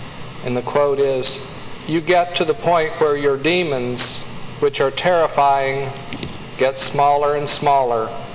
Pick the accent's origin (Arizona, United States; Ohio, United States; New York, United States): Ohio, United States; Ashland; I grew up in Ashland, Ohio, and so it's nice for me to live away from where my parents are, mostly my mother.